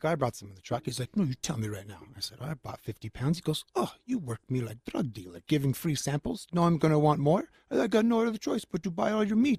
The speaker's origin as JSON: {"language": "English", "town": "Reno", "region": "Nevada", "country": "United States", "said": "the irony behind the whole deal is I'm from Reno."}